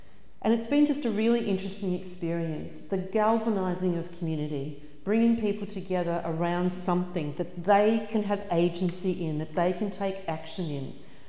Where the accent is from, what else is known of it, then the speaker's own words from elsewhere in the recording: Geelong, Victoria, Australia; By the way, I'm originally from Geelong, so I'm Geelong girl born and bred.